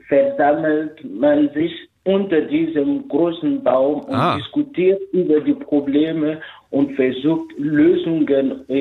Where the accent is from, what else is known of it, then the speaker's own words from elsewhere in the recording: Burkina Faso; damit bin ich auch in Burkina irgendwie aufgewachsen, vor allem in der Schulzeit.